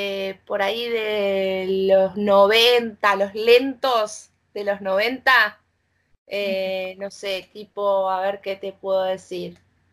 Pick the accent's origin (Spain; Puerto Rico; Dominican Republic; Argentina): Argentina; La Plata, Buenos Aires Province; La Plata, que es la ciudad de donde soy yo.